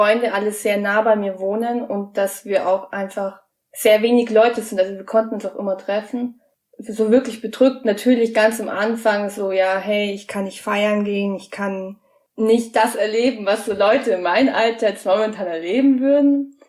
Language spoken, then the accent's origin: German; Bavaria, Germany; ich komme aus der Nähe von München.